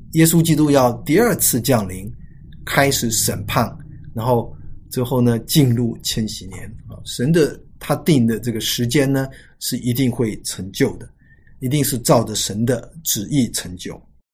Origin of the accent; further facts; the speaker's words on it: China; 然后我们说：“我们是从中国来的。”